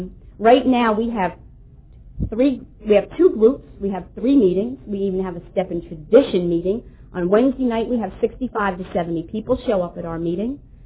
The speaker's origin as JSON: {"language": "English", "town": "Philadelphia", "region": "Pennsylvania", "country": "United States", "said": "I'm from Philadelphia, originally where I came into the rooms, and I left here to go to a rehab in a town called Coatesville, Pennsylvania."}